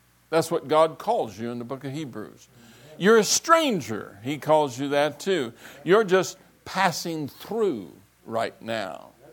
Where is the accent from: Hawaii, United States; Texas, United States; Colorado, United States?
Colorado, United States; Pueblo; I said, "Well, I'm from Pueblo, Colorado. You've never heard of it."